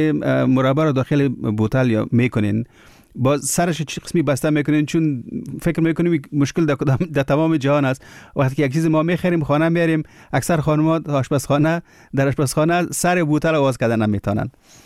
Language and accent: Pashto; Kabul, Afghanistan; زه اصل کې د کابل یم